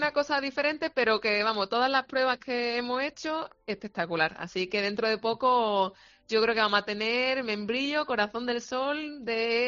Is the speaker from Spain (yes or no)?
yes; Málaga, Andalusia, Spain; Para nosotros como malagueños, fuera de Málaga y fuera de nuestras fronteras también.